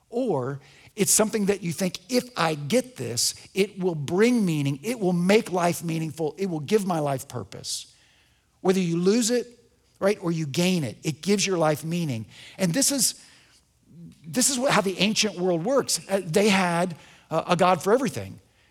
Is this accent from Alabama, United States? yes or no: yes; Huntsville, Alabama, United States; I grew up in Huntsville.